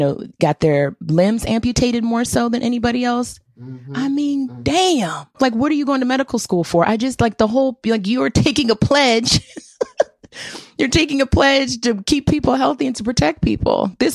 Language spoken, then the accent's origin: English; Washington, District of Columbia, United States; I grew up in Washington, D.C. I went to Black dentists. I saw Black my whole life.